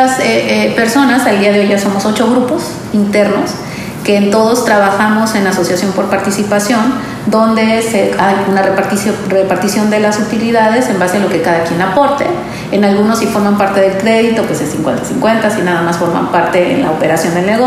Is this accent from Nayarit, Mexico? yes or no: no; Monterrey, Nuevo León, Mexico; soy de Monterrey, originaria, estudié la carrera en mi tierra.